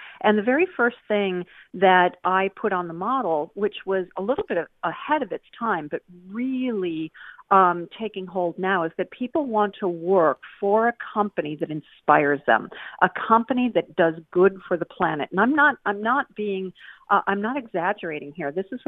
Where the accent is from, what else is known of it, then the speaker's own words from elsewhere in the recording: United States; accent: American; I think Americans, and I am one, as you can tell by my accent, I think Americans are getting really frustrated.